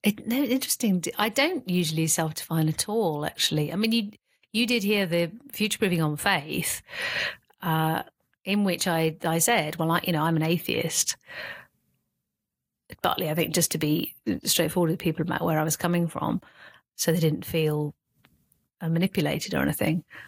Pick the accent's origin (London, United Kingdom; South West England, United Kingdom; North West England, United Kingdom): South West England, United Kingdom; I mainly grew up in the Cotswolds in a little village near Stroud.